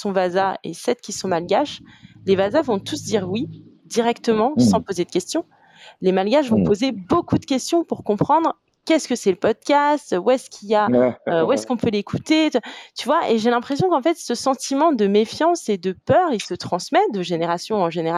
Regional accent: Madagascar; je peux dire nous, parce que tu vois, je suis malgache

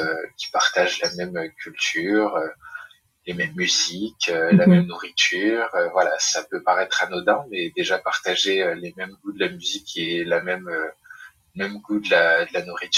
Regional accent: Île-de-France, France; je suis né dans une famille 100% malgache, donc mes deux parents sont malgaches. Je suis né, j'ai grandi dans le Val d'Oise, donc en banlieue parisienne

